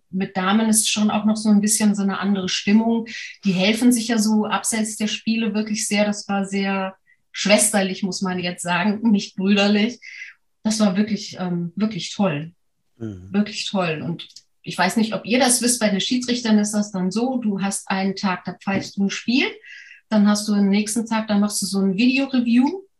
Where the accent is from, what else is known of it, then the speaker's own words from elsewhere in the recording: Vienna, Austria; born there; Ich bin eine gebürtige Wienerin, muss ich dazu sagen. Und nein, ich spreche hier kein Österreichisch. Das mache ich nur in Österreich.